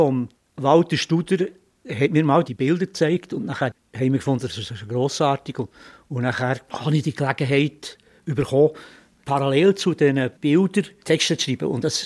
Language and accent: German; Bern, Switzerland; Meine Eltern sind in Bern gewohnt.